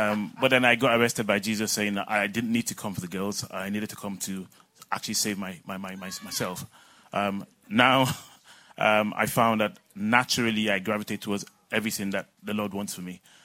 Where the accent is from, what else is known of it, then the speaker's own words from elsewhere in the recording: Nigeria; I grew up back in Nigeria as an angry young man, and everything sets me off.